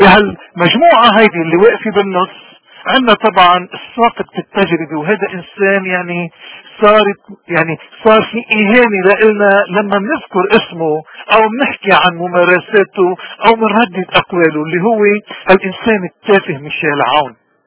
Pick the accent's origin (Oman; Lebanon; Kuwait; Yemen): Lebanon; كل يوم يعبر عن كل وجداننا وضميرنا كلبنانيين أحرار.